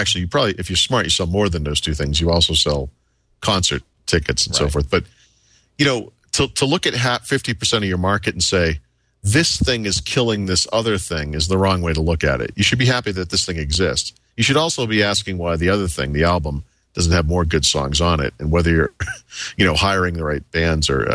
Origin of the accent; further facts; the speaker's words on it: Boston, Massachusetts, United States; I'm from Boston, but if I were to move to Colorado or something and I miss the Red Sox